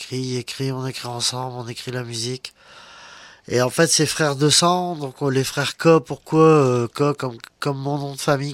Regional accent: Fampoux, Hauts-de-France, France; also born or lived in Arras; Arras c'est une ville forcément où j'ai été au lycée, où j'ai étudié, où ça a été ma jeunesse et tout. Mais à la base j'étais de Fampoux à la campagne, tranquillement.

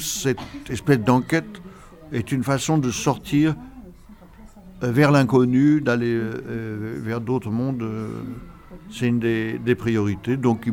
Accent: Douai, Hauts-de-France, France; J'étais originaire de Douai, que Douai était plus belle qu'Arras.

